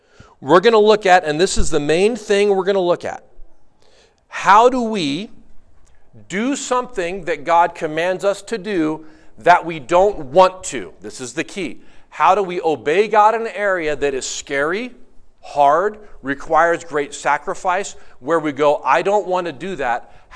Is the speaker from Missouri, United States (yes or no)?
no; Santa Cruz, California, United States; When I was a kid, the church I grew up in the Santa Cruz area, larger church was going to do a major sanctuary remodel